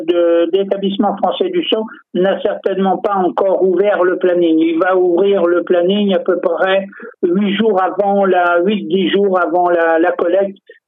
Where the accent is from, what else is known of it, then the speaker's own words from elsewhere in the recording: France; comme chez nous en France